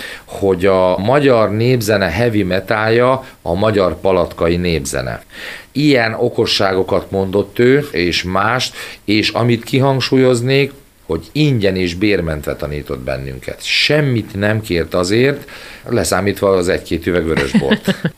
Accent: Vojvodina, Serbia; now in Kiskunhalas, Hungary; át a szerbiai vajdaságból ide Kiskunhalasra, mi már népzenével foglalkoztunk, tehát tanultunk aktívan népzenét otthon Vajdaságban is, és aztán itt is.

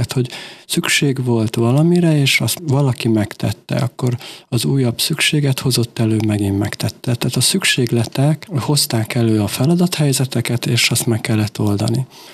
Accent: Csorvás, Békés, Hungary; born there; amikor Csorváson, a szülőfalumban tanítottam éppen

